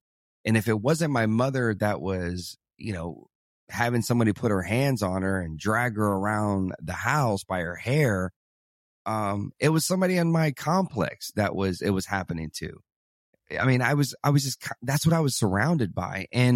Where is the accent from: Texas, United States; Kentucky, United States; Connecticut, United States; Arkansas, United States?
Arkansas, United States; I grew up in Arkansas, and there was a thing called capital punishment